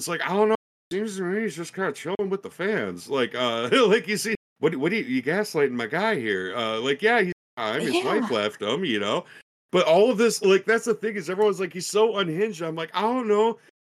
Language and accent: English; Minneapolis, Minnesota, United States; And I mean, I'm from Minneapolis. Like, I'm going to pop for Top Flight forever, because they're our local boys that made good